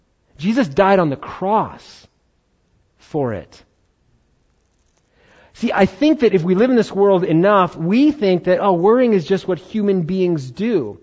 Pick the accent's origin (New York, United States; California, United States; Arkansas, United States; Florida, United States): New York, United States; I'm not a farmer. I came from New York. I'm born there. I don't know anything about farming.